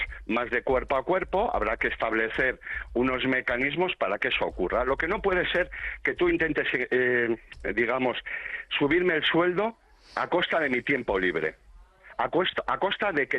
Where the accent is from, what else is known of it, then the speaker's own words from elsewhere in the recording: Basque Country, Spain; Nosotros somos de aquí, ¿eh? Somos de Euskadi, ¿eh?